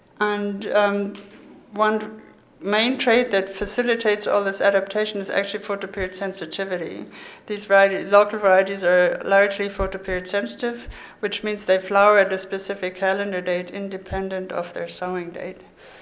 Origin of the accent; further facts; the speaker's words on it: India; And I came from India, so I thought this was paradise.